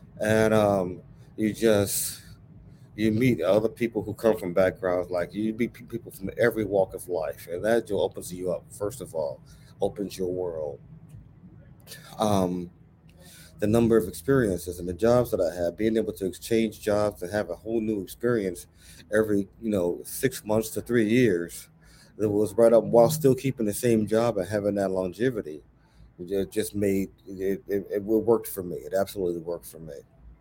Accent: Chicago, Illinois, United States; So I grew up under projects in Chicago. My siblings and I pretty much had a large hand in raising ourselves and each other for a variety of reasons.

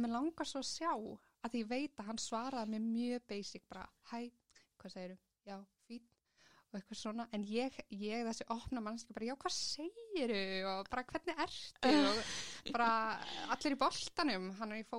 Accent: Reykjanesbær, Southern Peninsula, Iceland; Já, ég samsett úr Reykjanesbæ.

